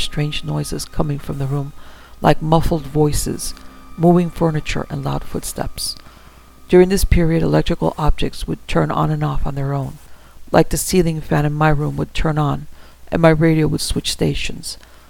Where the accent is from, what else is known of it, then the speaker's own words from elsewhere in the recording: Placerville, California, United States; I moved in with some friends back in my hometown of Placerville. Placerville is an old mining town with a rich history to boot.